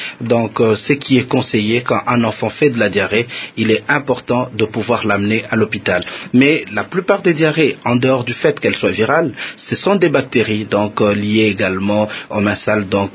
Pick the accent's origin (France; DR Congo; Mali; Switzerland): DR Congo; chez nous en République démocratique du Congo.